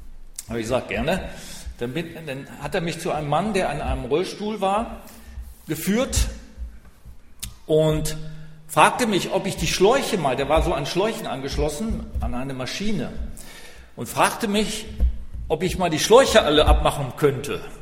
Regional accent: Germany; Ich sage, ich komme aus Deutschland.

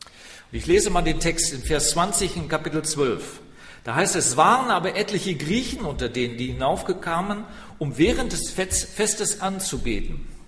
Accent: Germany; Ich sage, ich komme aus Deutschland.

